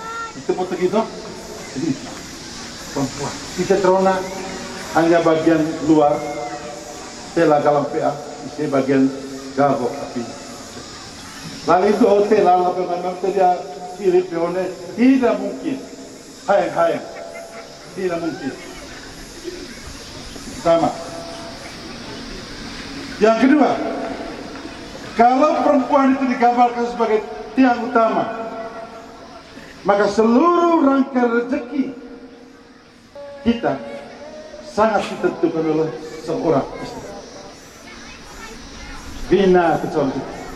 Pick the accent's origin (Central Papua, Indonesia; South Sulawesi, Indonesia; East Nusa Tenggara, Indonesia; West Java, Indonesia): East Nusa Tenggara, Indonesia; bagi kehidupan kita orang Manggarai